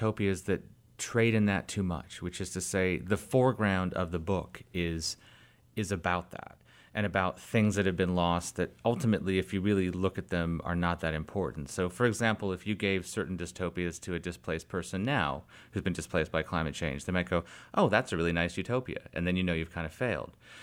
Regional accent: Fiji; I grew up in Fiji. My parents were in the Peace Corps.

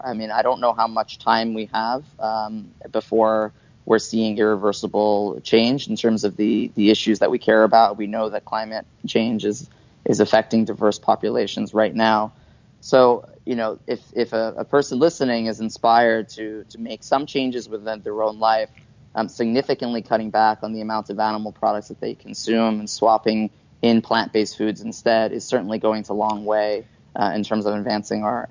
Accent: Staten Island, New York, United States; You know, I grew up in Staten Island, New York. It's not known to be a particularly progressive place in terms of New York City.

